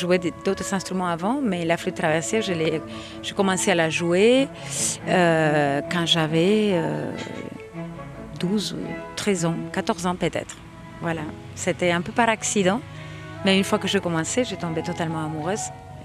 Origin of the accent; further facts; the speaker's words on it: Rosario, Santa Fe, Argentina; French is a second language; Et je suis allée à l'école de musique de mon village, de ma ville. Je viens de l'Argentine, de Rosario.